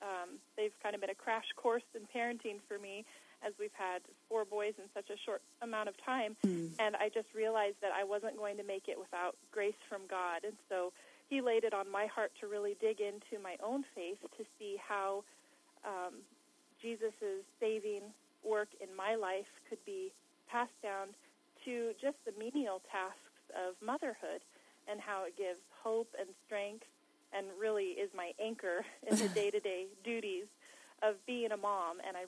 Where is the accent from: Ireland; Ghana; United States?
United States; California; now in Wisconsin, United States; We're from California, so it's brand new for us.